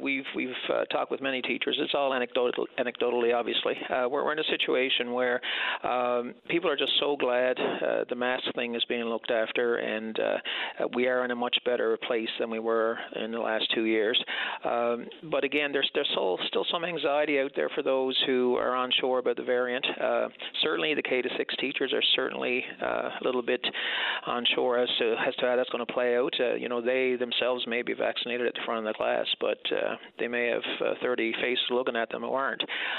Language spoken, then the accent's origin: English; Norris Arm, Newfoundland and Labrador, Canada; I'm originally from Central, Newfoundland and Labrador, Norris Arm, grew up there.